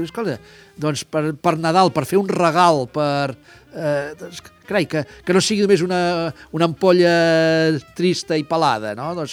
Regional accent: Catalonia, Spain; ho entendrem ràpidament els que som de la Garrotxa, doncs que també tenim una terra volcànica

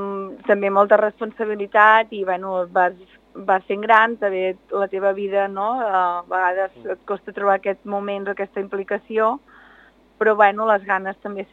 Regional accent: La Vall d'en Bas, Catalonia, Spain; som d'en Bas, però som de la Garrotxa i Olot, ens ho sentim totalment a casa

